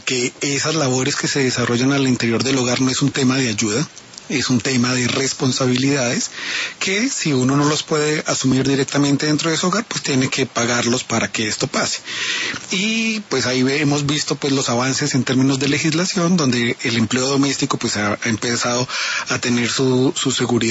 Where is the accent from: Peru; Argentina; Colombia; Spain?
Colombia; esa producción que hacemos, digamos, en general como colombianos